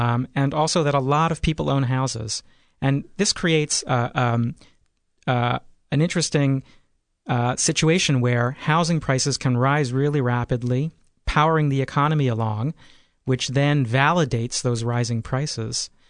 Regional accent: Philadelphia, Pennsylvania, United States; now in Charlottesville, United States; So I'm from Philadelphia, but I've lived in Charlottesville for 20 years now, which makes me halfway to being a native.

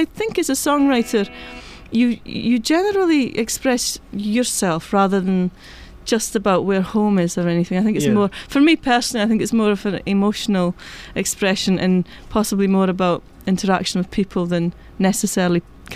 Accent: Scotland, United Kingdom; now in England; I was brought up in Shetland with a lot of folk music.

